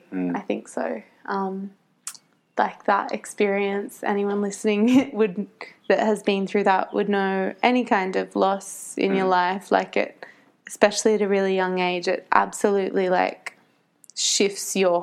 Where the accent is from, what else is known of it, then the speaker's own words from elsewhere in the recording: Forster, New South Wales, Australia; I grew up on Worimi Country in Foster, New South Wales